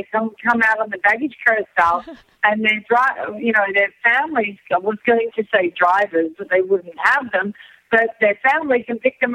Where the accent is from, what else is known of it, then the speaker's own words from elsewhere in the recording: Australia; being Australian, and the fucking flip-flops.